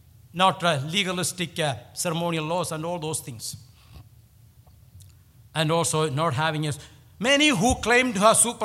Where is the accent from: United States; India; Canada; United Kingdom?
India; When I was growing up in India, I had experienced some of those legalistic rules.